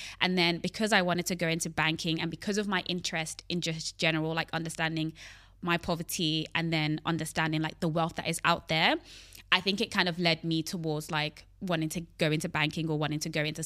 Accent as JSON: {"language": "English", "town": "Hackney", "region": "London", "country": "United Kingdom", "tie": "born or raised there", "said": "So I grew up in London. I grew up in Hackney, which is like not the best, wasn't the best neighborhood to grow up in London. It was known for being quite rough. It's being gentrified now, but it was known for being quite rough."}